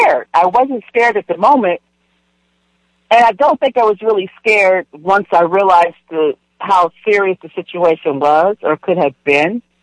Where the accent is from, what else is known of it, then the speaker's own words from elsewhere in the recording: California, United States; And I realized, because I'm from California.